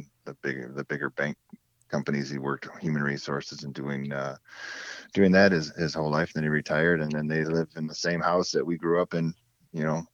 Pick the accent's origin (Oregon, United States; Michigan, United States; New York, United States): Michigan, United States; Trenton; born there; I was born here in Michigan, Trenton, actually, which is a small city just south of Detroit.